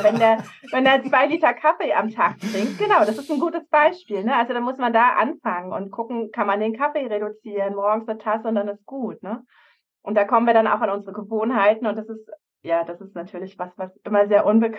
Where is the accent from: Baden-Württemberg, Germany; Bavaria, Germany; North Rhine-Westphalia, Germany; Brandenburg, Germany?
Brandenburg, Germany; bin ich im Havelland aufgewachsen, bei Berlin, ziemlich grün, im Niemandsland so ein bisschen, da ist so irgendwo im Nirgendwo. Und bin dann nach Berlin gegangen, nach dem Abitur